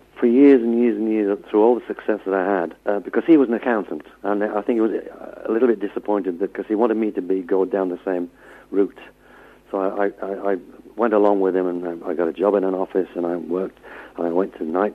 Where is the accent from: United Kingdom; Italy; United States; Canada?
United Kingdom; Yorkshire and the Humber; born there; I mean, I'm English, born in Yorkshire.